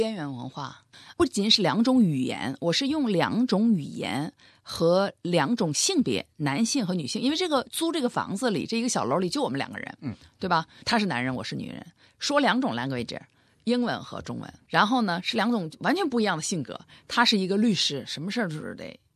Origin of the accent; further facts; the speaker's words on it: China; 我觉得我们中国人不会这样